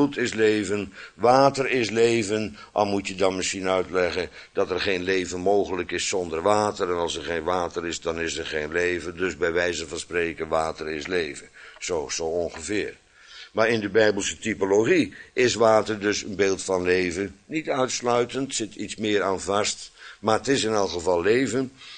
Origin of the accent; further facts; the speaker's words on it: Netherlands; Ik ben aan het water geboren en grootgebracht aan de Oude Rijn. Aan de grens van het voormalige Romeinse Rijk, denk ik achteraf.